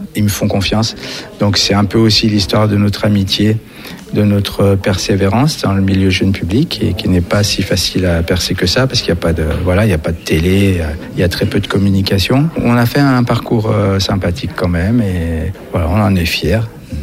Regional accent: Auvergne-Rhône-Alpes, France; Donc on est autour de Lyon, moi je suis du sud-est de Lyon

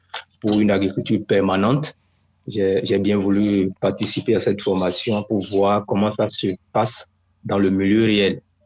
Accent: Benin; Je suis béninois, enseignant en sciences naturelles et sciences agronomiques aussi.

